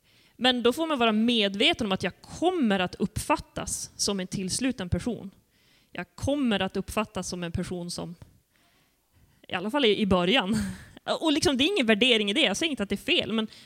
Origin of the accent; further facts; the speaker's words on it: Sweden; Jag personligen, jag är påverkad mycket av det faktum att jag är född och uppvuxen i Sverige.